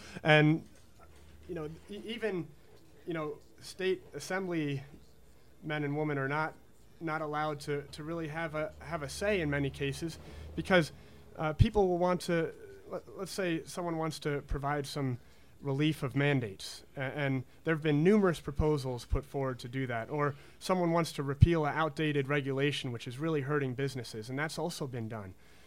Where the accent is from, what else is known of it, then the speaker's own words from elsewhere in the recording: Red Hook, New York, United States; I'm a local boy. I grew up in Red Hook, and growing up in a small town really helped me value freedom.